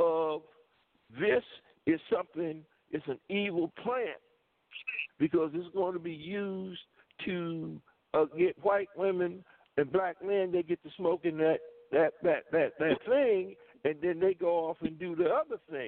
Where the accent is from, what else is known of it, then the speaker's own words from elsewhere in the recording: Dillon, South Carolina, United States; I grew up right near Myrtle Beach, South Carolina. I come from a small town called Dillon, South Carolina. So I grew up in the fields